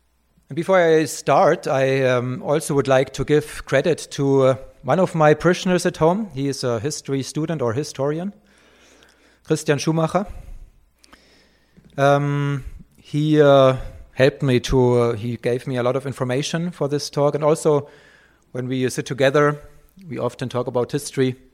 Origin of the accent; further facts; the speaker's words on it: Bavaria, Germany; Bavaria, not only because I come from Bavaria